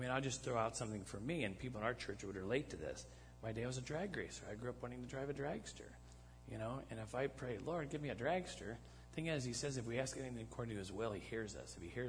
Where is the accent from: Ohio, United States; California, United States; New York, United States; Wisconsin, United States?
Ohio, United States; Cleveland; Anybody here Warriors fans? See, I'm from Cleveland.